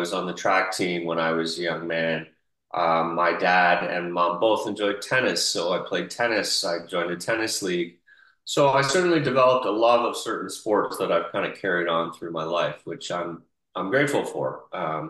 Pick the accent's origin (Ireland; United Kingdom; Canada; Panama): United Kingdom; As a young man, I'm British, as we've discussed.